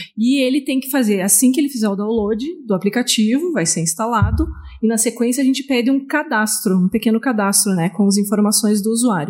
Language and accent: Portuguese; Londrina, Paraná, Brazil; Então, por exemplo, sou lá de Londrina.